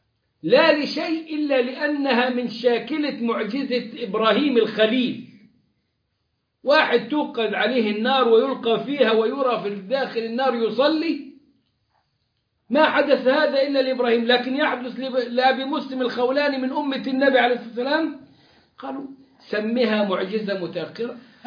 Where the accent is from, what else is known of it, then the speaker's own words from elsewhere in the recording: Egypt; أوه ولية، نحن عندنا في مصر الولية لو قالوا لها يا ولية تولول